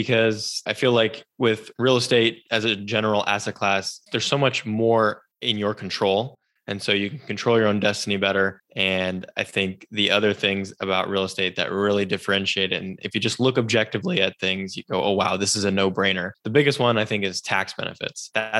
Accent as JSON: {"language": "English", "region": "California", "country": "United States", "tie": "born or raised there", "said": "And the other major influence was growing up in Silicon Valley, a lot of tech startups, you know, the big tech companies and things like that."}